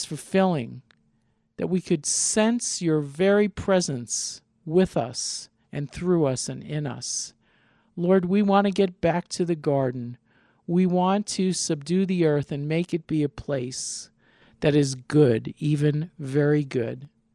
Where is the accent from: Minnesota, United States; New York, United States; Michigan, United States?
New York, United States; Long Island; born there; Hint, I was born in 1950 in Long Island, New York.